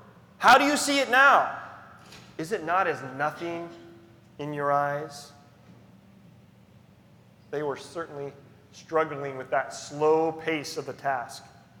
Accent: California, United States; I grew up in California. I've driven through Mississippi once, so I had really nothing in my mind.

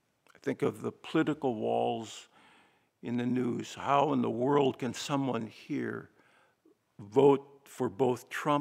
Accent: Minnesota, United States; Think of my home state of Minnesota.

